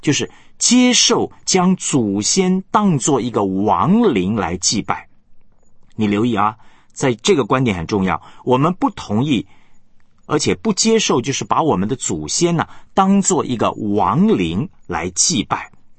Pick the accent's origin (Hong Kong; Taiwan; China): Taiwan; 我是在台湾出生长大，那么后来两岸开放以后呢，我有机会呢回到我的老家福州。